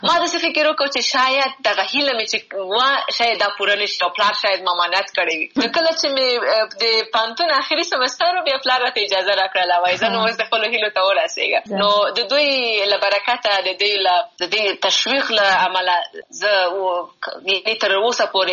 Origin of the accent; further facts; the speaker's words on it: Kabul, Afghanistan; دا سمه ده چې زه د افغانستان یم، او بیا په افغانستان کې د لغمان ولایت یم. په کابل کې زیږیدلی یم، کابل کې مې ژوند کړی دی، ښوونځی مې هم په کابل کې لوستی دی، پوهنتون مې هم په کابل کې لوستی،